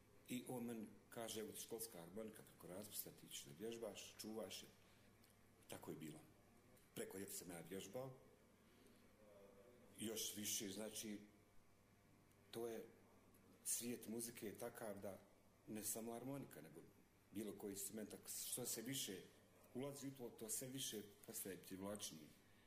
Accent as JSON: {"language": "Serbian", "town": "Čajniče", "region": "Republika Srpska", "country": "Bosnia & Herzegovina", "tie": "born there", "said": "Jesam, ja sam rođen u Čajniču."}